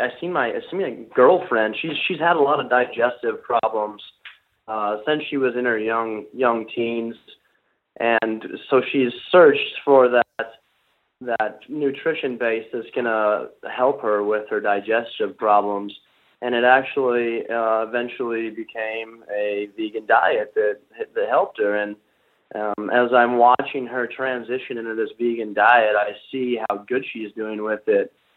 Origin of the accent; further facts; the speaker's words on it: Wyoming, United States; And I grew up in Wyoming, where we farmed and ranched, and we had cattle